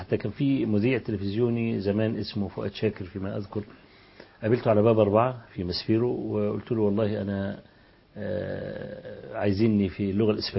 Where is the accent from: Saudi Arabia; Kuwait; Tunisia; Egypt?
Egypt; Kafr El Sheikh Governorate; فأنا من كفر الشيخ بقى، فمكتب المحافظ ومجموعي عالي، فترشحت للعمل كمترجم في مكتب محافظ كفر الشيخ